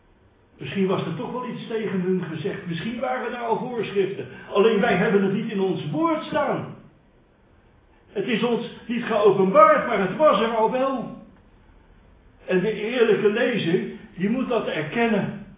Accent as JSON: {"language": "Dutch", "town": "Rotterdam", "region": "South Holland", "country": "Netherlands", "accent": "Rotterdam", "said": "Ik kom uit Rotterdam. Wellicht hoort u dat een beetje aan het accent."}